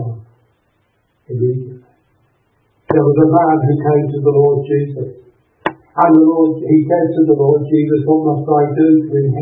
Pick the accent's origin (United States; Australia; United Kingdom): United Kingdom; I'm a British. I was born into a Christian country. I go to church.